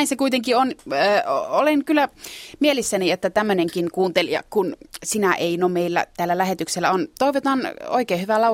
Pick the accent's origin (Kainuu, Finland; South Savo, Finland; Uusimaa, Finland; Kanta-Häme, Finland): Kainuu, Finland; Suomussalmi; No niin, minäkin olen Kainuusta, Suomussalmelta.